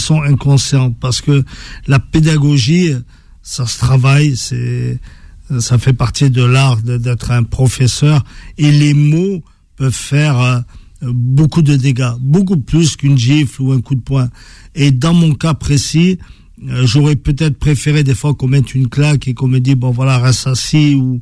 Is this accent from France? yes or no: yes; France; Nous, on a grandi en France, on a étudié en France, je veux pas qu'on parle d'intégration, quoi. Issu de l'immigration, peut-être, mais je suis français avant tout.